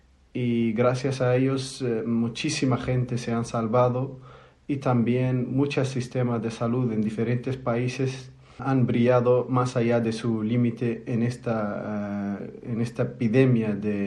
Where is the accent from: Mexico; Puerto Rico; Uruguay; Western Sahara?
Western Sahara; moved away as an adult; now in Tindouf, Algeria; soy de la República Árabe Saharaui Democrática, soy graduado en Cuba y ahora mismo me encuentro trabajando de forma voluntaria en los campamentos de refugiados saharaui en Argelia, Tinduf.